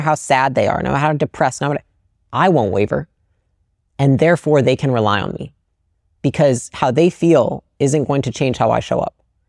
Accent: Portage, Michigan, United States; So I grew up in Portage, Michigan, which is like a small Midwestern town.

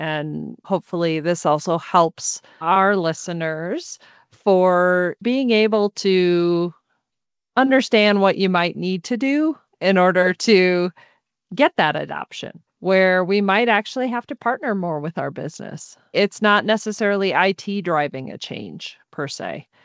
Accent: Midwest, United States; You know, I'm from the Midwest. It's a hot dish.

